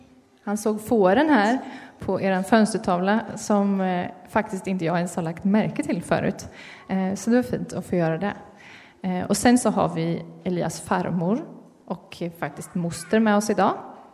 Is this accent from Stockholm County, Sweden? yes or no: no; Eksjö, Jönköping County, Sweden; Och jag är uppvuxen, född och uppvuxen i Eksjö i Småland.